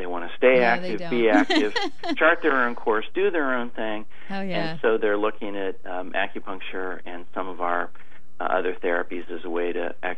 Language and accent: English; Ohio, United States; from Ohio. I'm a Buckeye originally, so I know the mentality of the Midwest, and it's a slow adopter of many new things.